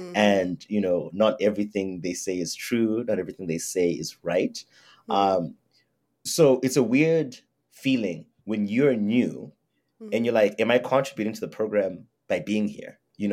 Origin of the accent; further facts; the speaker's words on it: Zimbabwe; now in Canada; no, I'm from Zimbabwe. That's where I'm from.